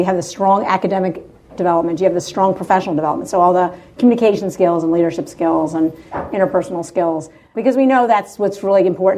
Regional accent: Maryland, United States; I'm from Maryland originally, and so it's not that far away

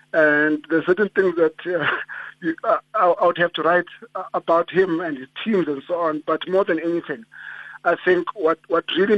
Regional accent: Mthatha, Eastern Cape, South Africa; I come from, well, I was born in Mthatha

